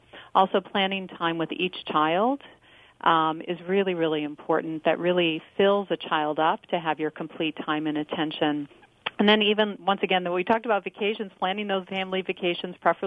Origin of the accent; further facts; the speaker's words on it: Chicago, Illinois, United States; also born or lived in Netherlands / London; But I'm American and originally from Chicago.